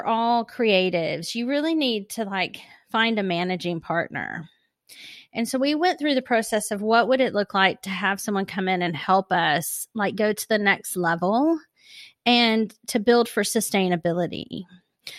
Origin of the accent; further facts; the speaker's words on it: Texas, United States; now in London, United Kingdom; So I'm based in London, but I'm from Texas.